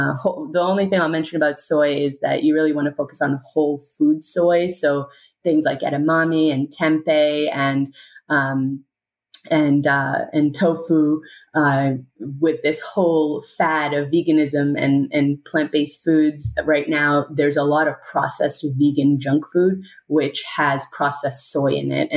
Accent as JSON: {"language": "English", "country": "India", "said": "And then I'm Indian, so I would have to mention turmeric."}